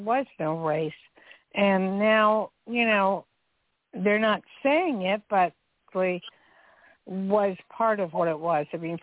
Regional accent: New Jersey, United States; Very familiar with that area since I grew up in Jersey, and I used to look over the river all the time

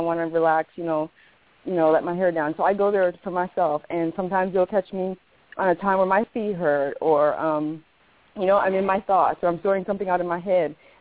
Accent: Canada; And I'm from Canada, so, hey

